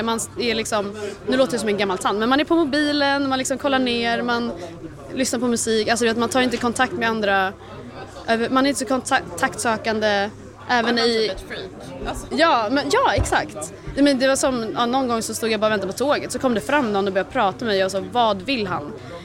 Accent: Stockholm, Stockholm County, Sweden; now in Örebro, Sweden; Jag pluggar i Örebro, men jag är från Stockholm.

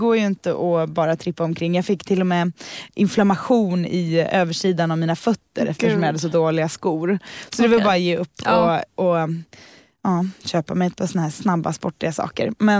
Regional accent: Gothenburg, Västra Götaland County, Sweden; Och i Göteborg som är min hemstad från början.

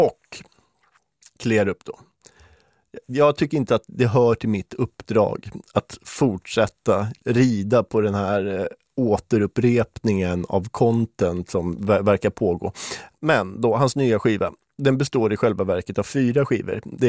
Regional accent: Stockholm, Stockholm County, Sweden; Jag är från Stockholm.

